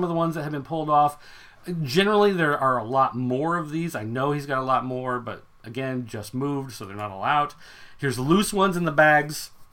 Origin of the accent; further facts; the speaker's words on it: Springfield, Illinois, United States; So being that I am from Springfield, I come down on 55 and then you come down on 255 and come around and there is Saga Toys.